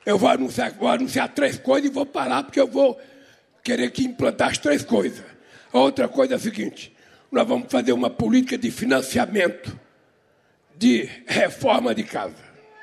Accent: Caetés, Pernambuco, Brazil; born there; moved away; also born or lived in São Paulo; Olha, nasceu onde eu nasci, as crianças morrem até 5 anos de idade de fome, lá em Caetés. Escapar de morrer de fome já foi um milagre para mim. Depois vim para São Paulo

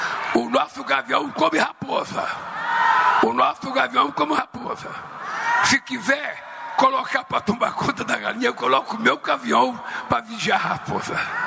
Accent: Minas Gerais, Brazil; eu sou mineiro do Vale do Jequitinhonha. Eu sou mineiro do Vale do Mucuri. Eu sou mineiro do Vale do Aço. Eu sou mineiro do Vale do Rio Doce. Eu sou mineiro do Vale de Minas. Eu sou mineiro do Triângulo Mineiro

